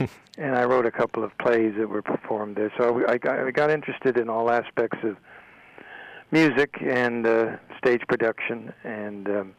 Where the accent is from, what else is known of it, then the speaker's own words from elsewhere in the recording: San Mateo, California, United States; Well, I grew up in San Mateo. We moved when I was 10 years old down to San Mateo, which is down the peninsula, halfway between San Francisco and Stanford.